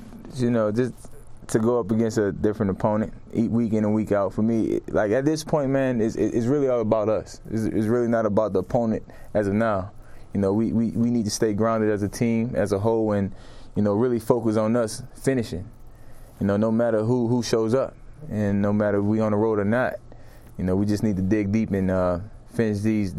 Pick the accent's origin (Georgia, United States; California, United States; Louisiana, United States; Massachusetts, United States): Louisiana, United States; New Orleans; and I'm from New Orleans, so I know what it feels like, you know, to run from hurricanes